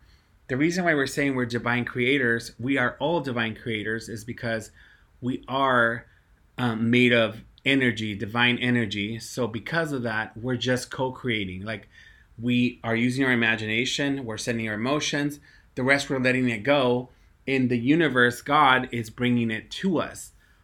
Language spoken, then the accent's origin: English; Mexico; when I grew up in Mexico, we were limited to even what our parents could, like, for example, purchase for us, right?